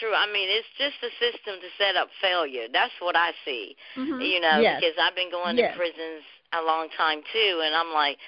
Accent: United States; I started visiting my homies from my hometown down in Scotland County.

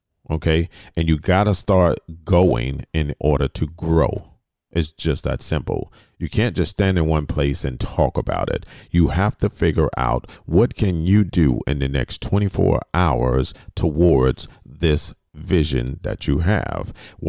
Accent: Fort Lauderdale, Florida, United States; I don't know if y'all remember, I'm from Fort Lauderdale that we would put dice over our mirrors.

